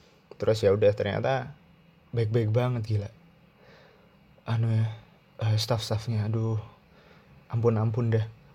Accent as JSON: {"language": "Indonesian", "country": "Indonesia", "lives_now": "Tokyo, Japan", "said": "aku dari Indonesia"}